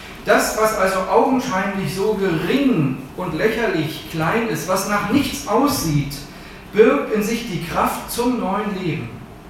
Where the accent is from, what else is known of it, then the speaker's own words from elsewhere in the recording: Berlin, Germany; Kannst du abschreiben, würden wir als Berliner sagen.